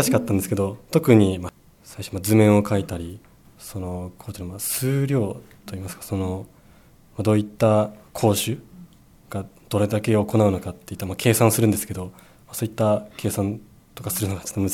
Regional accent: Fujisawa, Kanagawa, Japan; 私は湘南台に生まれてずっと暮らしてきたのですが

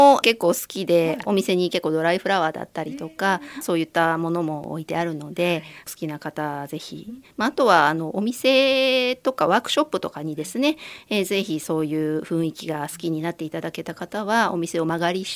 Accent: Kyoto, Japan; born there; 私生まれは京都なんですけど、職場は都内でした。

